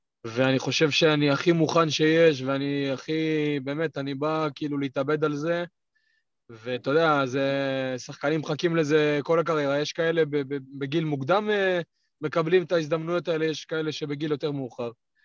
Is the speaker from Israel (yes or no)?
yes; Beersheba, Southern District, Israel; אז אני גדלתי בבאר שבע